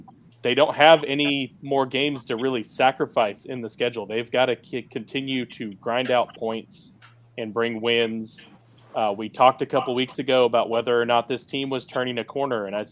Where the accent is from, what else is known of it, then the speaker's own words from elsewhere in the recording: Oregon, United States; I grew up in Oregon. I'm an Oregon fan.